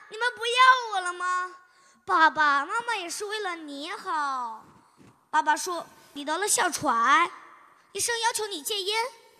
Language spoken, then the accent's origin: Chinese; Chongqing, China; 我们的重庆山美水美泉美城美人更美，火辣辣的火锅 更是美呀，保管让你终身难忘。我们重庆话也特别有意思